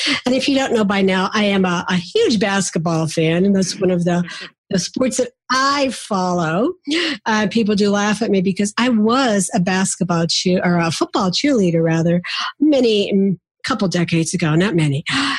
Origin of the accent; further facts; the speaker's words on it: United States; Although I'm from the East Coast, I don't quite have that Long Island accent that you're going to be hearing from her.